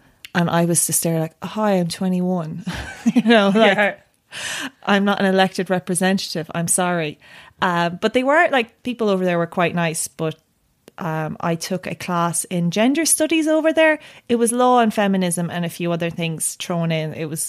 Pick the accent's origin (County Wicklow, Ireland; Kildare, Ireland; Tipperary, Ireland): Tipperary, Ireland; I grew up in Tipperary.